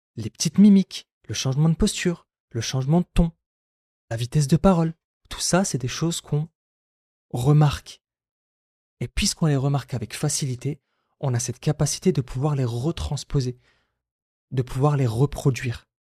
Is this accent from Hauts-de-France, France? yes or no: yes; Roubaix, Hauts-de-France, France; J'ai grandi à Roubaix, une ville du nord de la France qui est très cosmopolite.